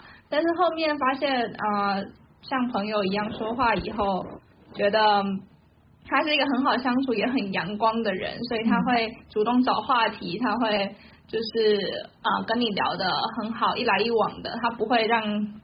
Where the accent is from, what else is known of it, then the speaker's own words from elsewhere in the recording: Taiwan; now in Seattle, United States; 我来自台湾，我是2022年来西雅图的，然后现在研究所毕业，在西雅图 Bellevue 地区工作。